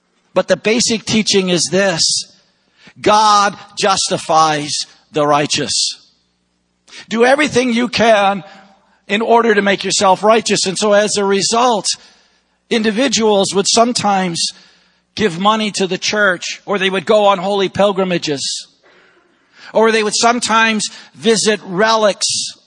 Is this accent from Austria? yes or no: yes; Vienna, Austria; As a little boy, a missionary kid, and growing up in Vienna, Austria